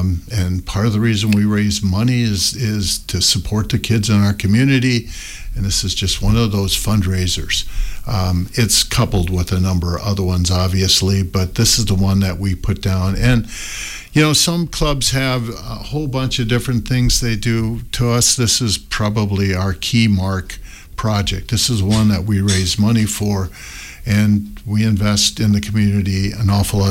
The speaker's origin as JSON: {"language": "English", "town": "Darlington", "country": "United States", "tie": "born or raised there", "said": "I grew up in Darlington, so it started out with teams down there. And as I moved around the state a little bit, I played for some other people"}